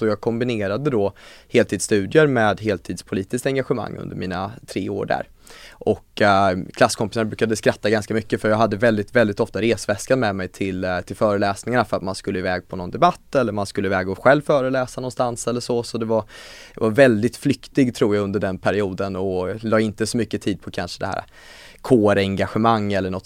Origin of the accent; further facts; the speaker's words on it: Skövde, Västra Götaland County, Sweden; Jag valdes in som 18-åring i kommunfullmäktige hemma i Skövde 2014.